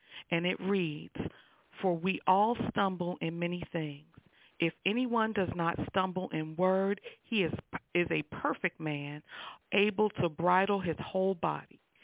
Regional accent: New York, United States; And my truth as a New Yorker can sometimes be harsh.

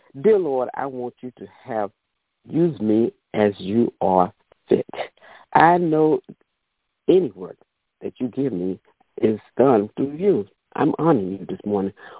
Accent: Sanford, North Carolina, United States; And I am from North Carolina, Sanford, North Carolina.

